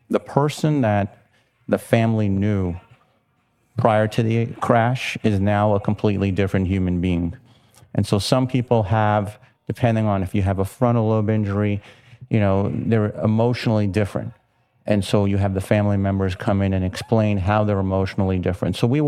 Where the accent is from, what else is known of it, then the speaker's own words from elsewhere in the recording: Miami, Florida, United States; I know I'm from Miami, so we have that humidity issue, especially in the summer.